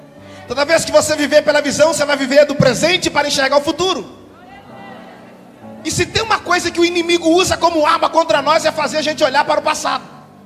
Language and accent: Portuguese; Minas Gerais, Brazil; Eu sou mineiro, sabe como é que é, né?